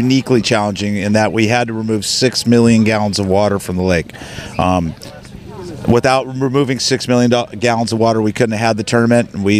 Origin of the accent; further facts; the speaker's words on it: California, United States; We're from California.